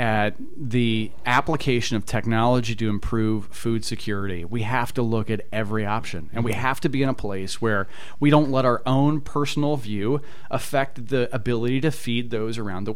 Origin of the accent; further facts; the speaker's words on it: Indiana, United States; So I grew up here in Indiana, spent 5 years on active duty in the Army.